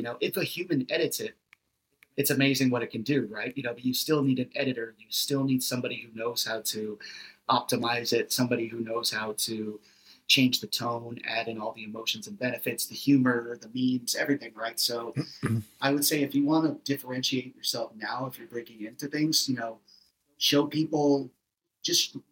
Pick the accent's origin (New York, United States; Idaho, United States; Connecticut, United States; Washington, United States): Connecticut, United States; because I'm from Connecticut, which is like pretty close to the city.